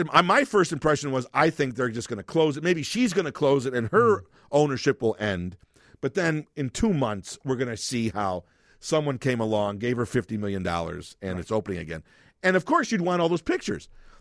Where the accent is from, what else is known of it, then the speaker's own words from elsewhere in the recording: Chicago, Illinois, United States; I've been born and raised in Chicago. I love Chicago. I've lived here my whole life. I am a Chicago Northwest Sider and proud of it.